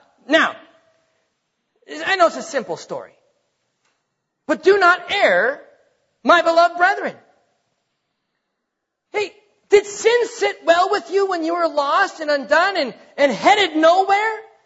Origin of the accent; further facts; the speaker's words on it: North Dakota, United States; now in Texas, United States; So, I'm not from Texas. Y'all know that, right? I'm from North Dakota. The land of frozen people, okay? That's where I'm from.